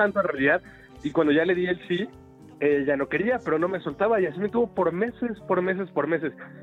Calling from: Mexico City, Mexico; De la Ciudad de México.

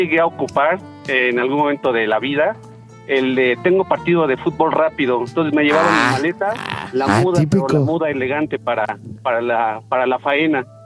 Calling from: Mexico City, Mexico; Aquí de la Ciudad de México, diablito.

